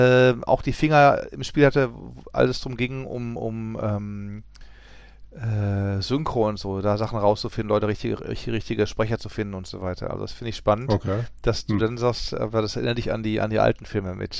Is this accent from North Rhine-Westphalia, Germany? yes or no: yes; Essen, North Rhine-Westphalia, Germany; Ja, aber Gelsenkirchen als Essener ist immer so ein bisschen schwierig.